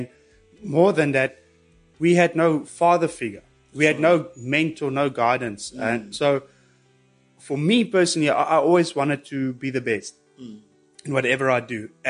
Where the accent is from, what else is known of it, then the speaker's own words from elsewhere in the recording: Pretoria, Gauteng, South Africa; born there; So I was born in Pretoria, and my dad actually walked out on us when I was 6 years old.